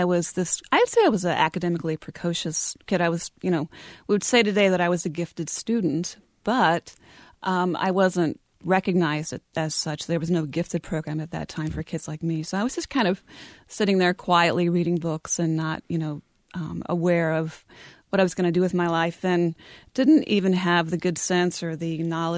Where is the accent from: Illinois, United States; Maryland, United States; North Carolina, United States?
North Carolina, United States; Rosman; So I consider myself, I'm a native daughter of North Carolina. I wasn't born here, but I moved to the state when I was about five. And we moved to a very small mountain town called Rosman, which is it's in Transylvania County